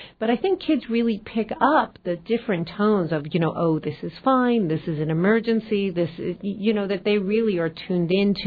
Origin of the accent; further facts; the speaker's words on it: New York, United States; I grew up in New York. Everything ends in a rising tone.